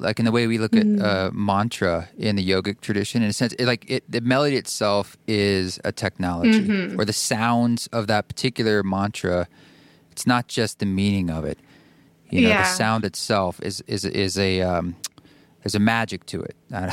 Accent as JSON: {"language": "English", "town": "Salem", "region": "Oregon", "country": "United States", "tie": "born or raised there", "also_born_or_lived": "Portland, Oregon", "said": "I grew up in Salem, Oregon."}